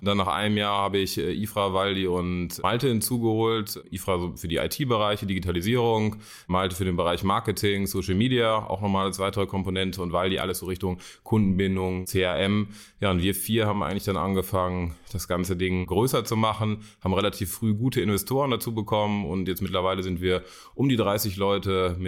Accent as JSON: {"language": "German", "town": "Düsseldorf", "region": "North Rhine-Westphalia", "country": "Germany", "tie": "born or raised there", "said": "ich bin in Düsseldorf geboren und aufgewachsen, deswegen ist es für mich Heimat. Ich bin überzeugter Düsseldorf"}